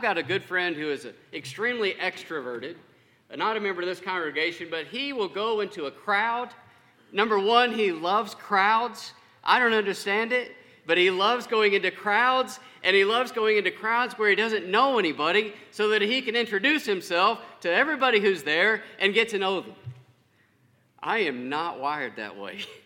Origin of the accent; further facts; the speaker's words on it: Winfield, Kansas, United States; So I grew up in Winfield, Kansas.